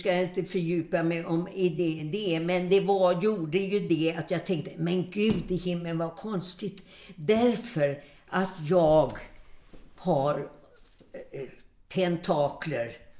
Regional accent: Stockholm, Stockholm County, Sweden; Då bodde vi där på Liljeholmen.

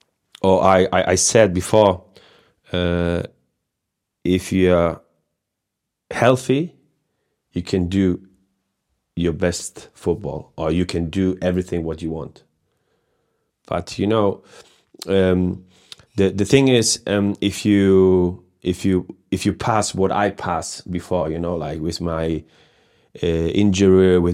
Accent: Hamburg, Germany; born there; English is a second language; I was born in Hamburg. I live in Hamburg now, still. And but my parents are Croatian, so I'm Croatian. Have a Croatian passport

